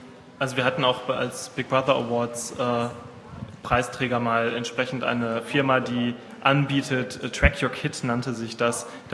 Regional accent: North Rhine-Westphalia, Germany; Ja, also ich komme aus NRW.

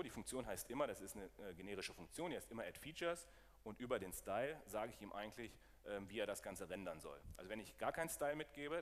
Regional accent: Kassel, Hesse, Germany; das ist jetzt Kassel, also da, wo ich herkomme.

